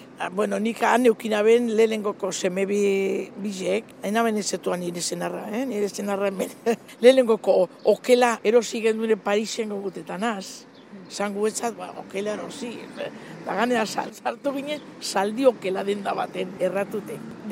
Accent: Bilbao, Basque Country, Spain; Ni Bilbotarra naz … eta zazpikalietan jaio da zazpikalietan bizi izen naz beti.

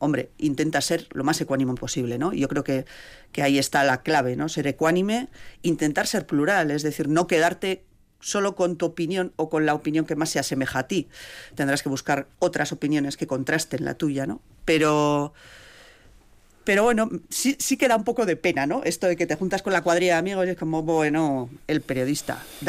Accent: Estella, Navarre, Spain; also born or lived in Valencia / Barcelona; now in Vitoria, Spain; yo soy navarra. Llevo ya muchos años aquí en Vitoria, pero bueno, soy navarra, nací en Estilla, aunque he vivido en muchos sitios. Y justo cuando nací, mi padre estaba trabajando en Valencia. Así que yo viví un añito, mi primera infancia la viví en Valencia y luego he vivido en Barcelona también 5 años.

